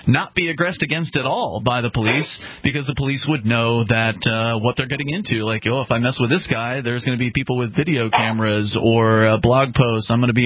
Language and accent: English; Sarasota, Florida, United States; it's Sarasota, Florida, which is my hometown